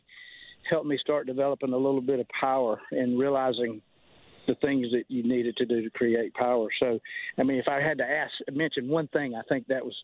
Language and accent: English; Griffin, Georgia, United States; I'm from Griffin, Georgia, and played my high school sports there, and played at the University of Georgia